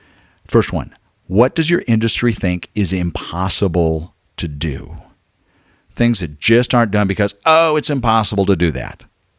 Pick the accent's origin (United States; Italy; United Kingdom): United States; Waco, Texas; two different pubs here in my hometown of Waco.